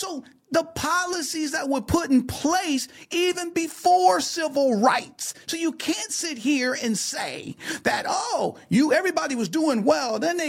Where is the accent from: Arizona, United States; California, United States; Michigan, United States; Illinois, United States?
Michigan, United States; Detroit; I grew up in Detroit, Michigan, in the inner city, okay? Single-parent household.